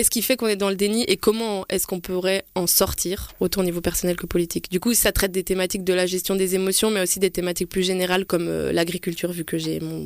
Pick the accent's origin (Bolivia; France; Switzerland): Switzerland; Valais; je cherche à jouer en Valais, vu que je suis valaisanne